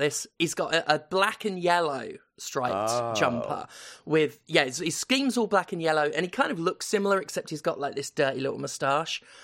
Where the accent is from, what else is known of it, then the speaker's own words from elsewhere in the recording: United Kingdom; But I was a British kid growing up in Britain.